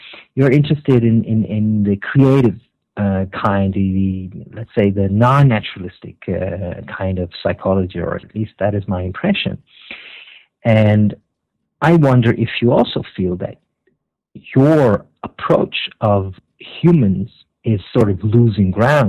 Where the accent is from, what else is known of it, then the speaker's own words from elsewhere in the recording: Amsterdam, North Holland, Netherlands; I'm originally from Amsterdam, so I'm very fond of that city.